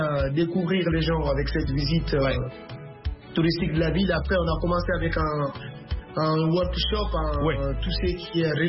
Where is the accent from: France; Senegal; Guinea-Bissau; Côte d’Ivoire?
Guinea-Bissau; French is a second language; En fait, moi, depuis mon jeune âge, chez moi en Guinée-Bissau